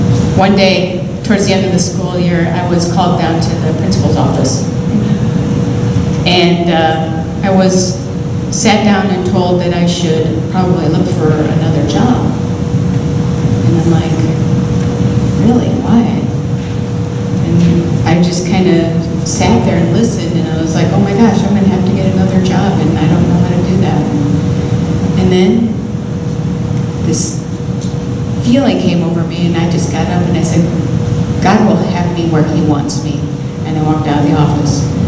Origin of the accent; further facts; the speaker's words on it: Phoenix, Arizona, United States; I'm from Phoenix, pretty much, and I used to go to North Phoenix Baptist Church.